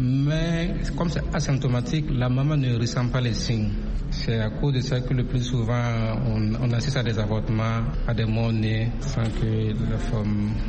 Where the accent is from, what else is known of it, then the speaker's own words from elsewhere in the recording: Burkina Faso; Chez nous, au Burkina Faso, ce sont les enfants de moins de 5 ans que le gouvernement a ciblé